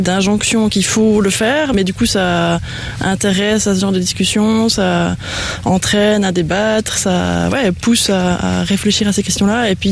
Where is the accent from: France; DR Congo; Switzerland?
France; Mauvelier; J'ai grandi à Mauvelier, mais c'est vrai que bon, on est originaire d'ici, hein, des Bois.